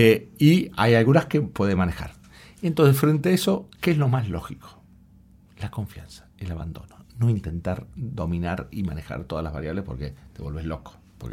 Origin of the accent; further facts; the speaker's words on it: Argentina; Tenía enorme frustración como argentino.